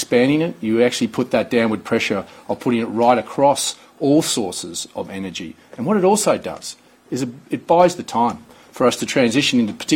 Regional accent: Queensland, Australia; my home state of Queensland

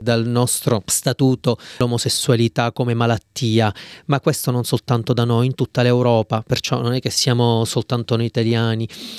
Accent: Palermo, Sicily, Italy; visto che io sono palermitano

